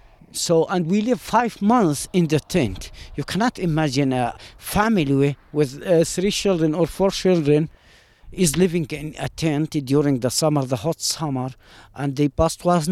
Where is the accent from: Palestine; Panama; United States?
Palestine; Hebron Governorate; English is a second language; I'm from El Baqa Valley, west of Hebron. The valley is near Kiryat Arba settlement and Har Sina settlement. We live in this land hundreds of years. I born here in this land.